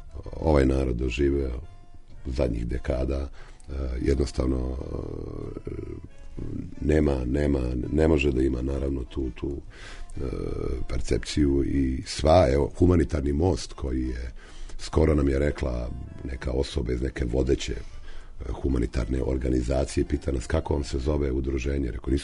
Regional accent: Zemun, Belgrade, Serbia; born there; ja sam rođen u Zemunu

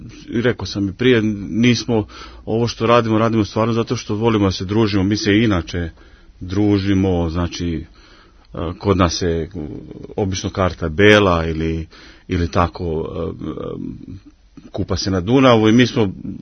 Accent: Croatia; pošto dolazim iz Hrvatske

